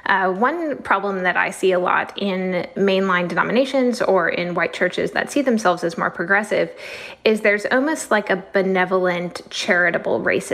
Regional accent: Minnesota, United States; Yeah, so I grew up here in Minnesota, overwhelmingly white state, a state that tends to have more progressive values.

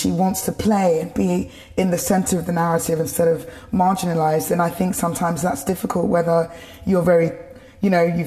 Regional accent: Tower Hamlets, London, United Kingdom; I grew up in Tower Hamlets, a borough, a neighboring city of London, on a housing association council estate.

